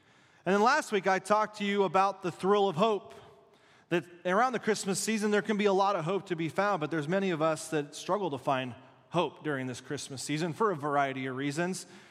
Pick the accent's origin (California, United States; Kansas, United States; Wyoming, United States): Wyoming, United States; Casper; I grew up in Casper, Wyoming.